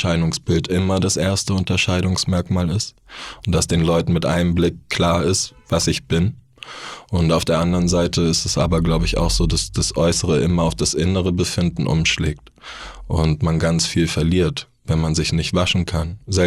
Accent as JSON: {"language": "German", "town": "Neu-Ulm", "region": "Bavaria", "country": "Germany", "said": "Ich komme aus Bayern. Ich bin in Neu-Ulm geboren."}